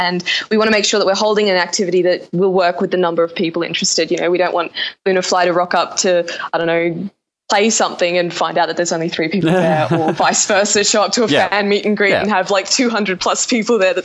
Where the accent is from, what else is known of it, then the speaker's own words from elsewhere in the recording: Tasmania, Australia; now in Brisbane, Australia; I'm not actually from Brisbane originally. I moved up from Tasmania